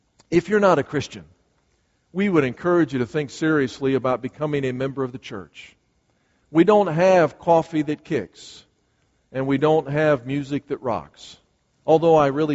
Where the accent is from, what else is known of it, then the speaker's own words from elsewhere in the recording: Berwyn, Illinois, United States; moved away; was Morton West High School in Berwyn, Illinois. And we had that time that we spent together, but I moved away from Berwyn, Illinois a long time ago.